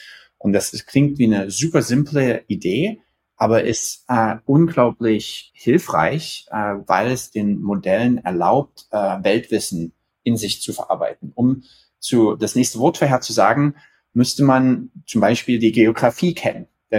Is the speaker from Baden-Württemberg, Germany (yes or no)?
no; Dresden, Saxony, Germany; also born or lived in Ethiopia; ich komme aus Dresden, Dresden geboren, ein paar Jahre in Äthiopien gelebt, mein Abi am Gymnasium Dresden-Plauen gemacht, 2 Jahre in Leipzig linguistische Informatik studiert